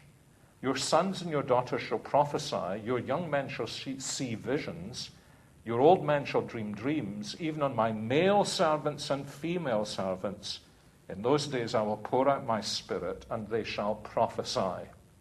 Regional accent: Glasgow, Scotland, United Kingdom; I'm a Glaswegian. And I still remember as a 5-year-old the controversy there was about the fact that the children in Glasgow were only getting coronation mugs with sweeties in them

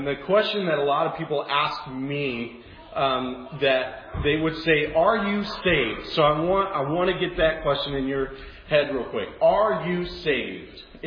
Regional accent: Warrenton, Missouri, United States; moved away as an adult; also born or lived in Springfield, Missouri; I grew up in Warrenton, lived here until the age of 24, and then I moved down to Springfield, Missouri, went to school at Baptist Bible College for a year

